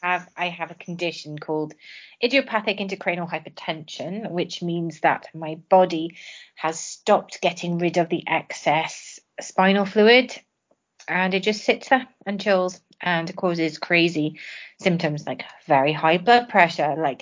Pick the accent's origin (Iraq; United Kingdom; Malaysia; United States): United Kingdom; England; We're English Catholics. So, I don't know if you can call us Protestants.